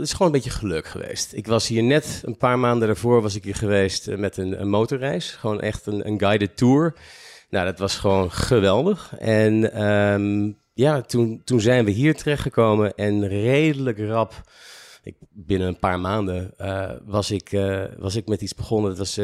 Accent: Blaricum, North Holland, Netherlands; also born or lived in Amsterdam; Ik ben geboren in Nederland, in Amsterdam. Ik ben opgegroeid in Blaricum. Ik heb een Amerikaanse moeder, een Nederlandse vader.

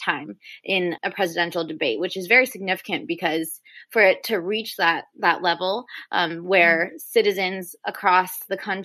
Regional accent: Houston, Texas, United States; So I'm from Houston and Hurricane Harvey was a hurricane that really decimated our city in 2016.

